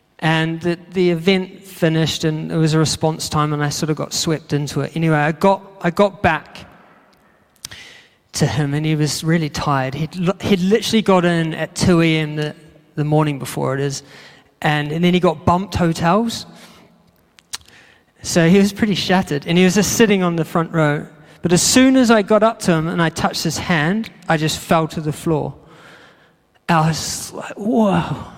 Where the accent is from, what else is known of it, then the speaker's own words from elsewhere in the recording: New Zealand; accent: New Zealand; moved away; I came from New Zealand, if you didn't know. My accent sort of gives it away, doesn't it?